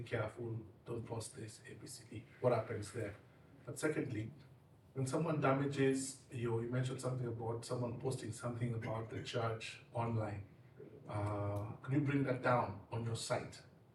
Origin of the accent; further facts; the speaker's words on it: Kenya; I'm from Kenya.